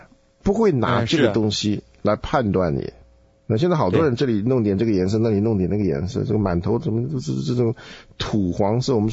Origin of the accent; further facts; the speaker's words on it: South Korea; 你看咱们韩国人聚会，哇，那也是很整齐的。